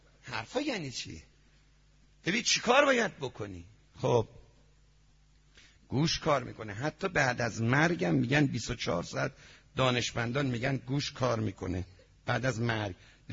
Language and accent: Persian; Iran; ما نمیگیم، ما ایرانی هستیم.